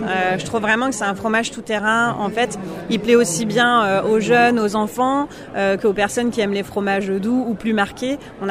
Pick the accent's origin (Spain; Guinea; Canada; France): France; Hauts-de-France; on est du Nord, hein, sur les pays et les terres du Maroilles.